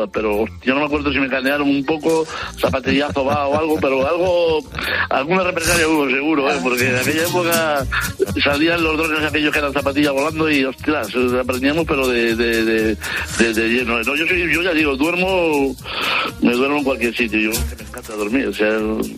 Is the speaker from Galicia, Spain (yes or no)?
yes; Galicia, Spain; now in Barcelona, Spain; yo sí vivo en Barcelona, pero soy de Galicia y tengo un rebaño de ovejas bastante importante.